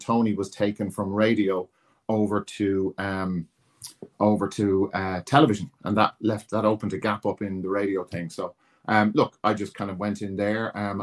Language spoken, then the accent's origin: English; Dublin, County Dublin, Ireland; So I grew up in Beaumont, near enough to the hospital.